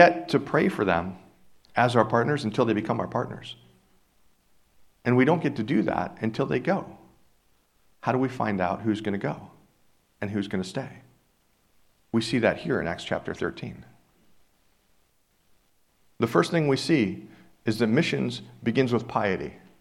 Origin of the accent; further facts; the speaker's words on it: Ohio, United States; I am from Northeast Ohio.